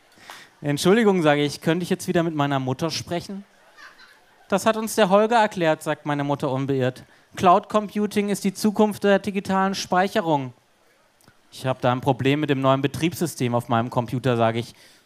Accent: Southern Germany, Germany; now in Berlin, Germany; Meine Eltern wohnen in Süddeutschland, in Freiburg. Denn wie alle Berliner komme ich aus Süddeutschland.

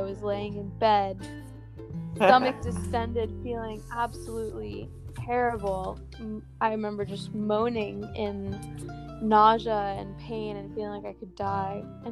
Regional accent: Jupiter, Florida, United States; So I grew up here in Jupiter, Florida, and went to University of Florida for a year

